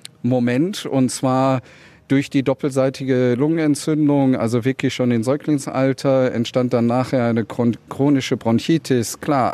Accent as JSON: {"language": "German", "town": "Zandvoort", "region": "North Holland", "country": "Netherlands", "tie": "born or raised there", "said": "Dadurch bin ich dann in die Position gekommen, große Teile meiner Kindheit eben in Zandvoort, in den Niederlanden groß zu werden. Hatte dann dort eine Pflegefamilie"}